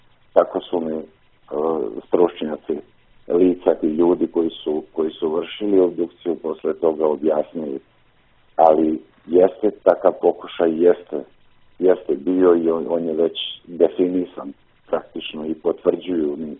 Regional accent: Dečani, Peja District, Kosovo; born there; Ja sam rođen u Dečane

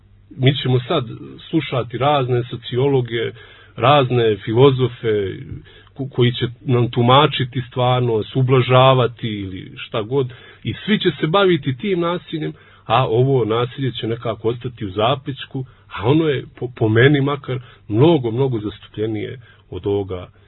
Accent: Nikšić, Nikšić Municipality, Montenegro; Dakle, ja sam iz Nikšića, tamo sam odrastao i učio školu

